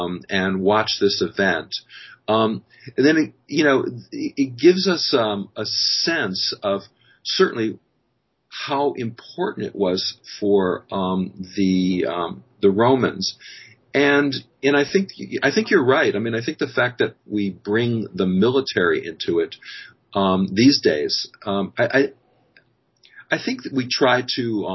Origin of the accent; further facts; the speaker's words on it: Buffalo, New York, United States; I mean, look, I'm from Buffalo, so I've seen the Bills go to the Super Bowl